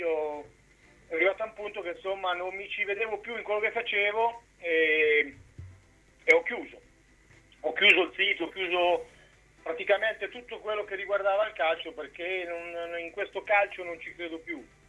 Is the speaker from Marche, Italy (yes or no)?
yes; Ancona, Marche, Italy; perché comunque io sono d'Ancona